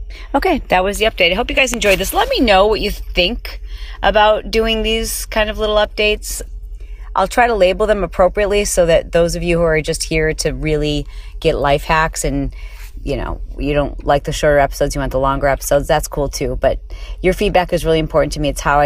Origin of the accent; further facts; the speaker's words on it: Michigan, United States; I grew up in Michigan and that was important to me.